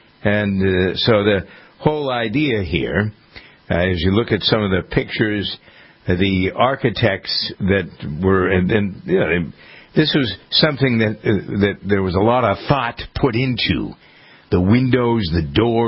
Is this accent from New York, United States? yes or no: no; Framingham, Massachusetts, United States; One of them was here in my hometown of Framingham.